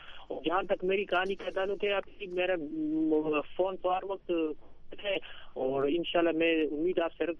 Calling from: Kohat, Khyber Pakhtunkhwa, Pakistan; ہمارا علاقہ جو ہے آپ بتائیں کہ یہاں پر جو ایف آر کوہاٹ ایک قبائلی علاقہ ہے

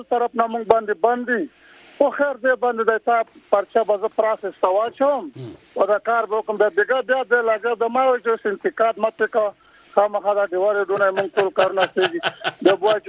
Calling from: Miran Shah, Khyber Pakhtunkhwa, Pakistan; زمونږه زپر کاوند بنری صاحب په شمالي وزیرستان کې د میران شاه سره ټچ علاقه ده.

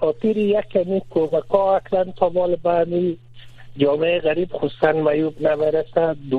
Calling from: Kabul, Afghanistan; از کابل هستم محترم.

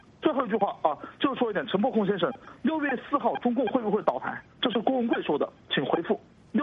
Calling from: Hunan, China; 我是湖南的

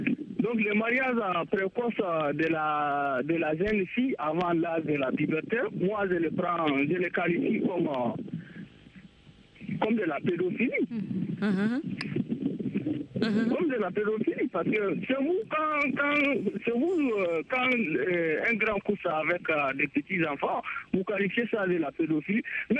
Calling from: Niger; Je suis au Niger, dans le département.

